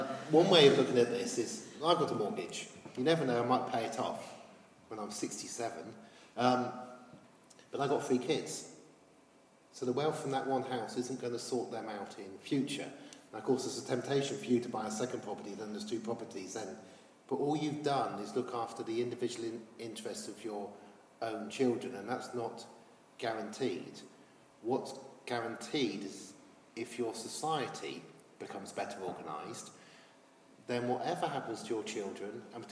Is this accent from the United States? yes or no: no; Oxford, South East England, United Kingdom; They were teenagers in Oxford. I grew up in Oxford. When I was 16 in Oxford, this lot were 18.